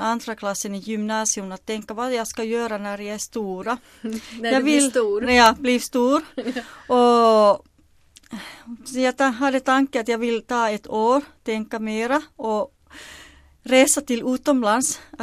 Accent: Alahärmä, South Ostrobothnia, Finland; Swedish is a second language; jag kommer från Österbotten. Jag är född i lilla byn i Alahärmä. Jag närmaste katolska kyrka ligger i Tampere Tammerfors i 250 kilometer från Alahärmä, Finland.

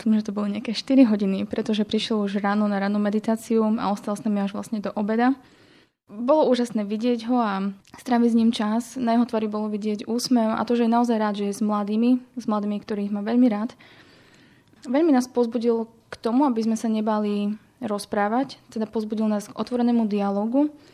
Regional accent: Prešov Region, Slovakia; Pochádzam z Prešovského kraja, teda z Prešovskej archieparchie.

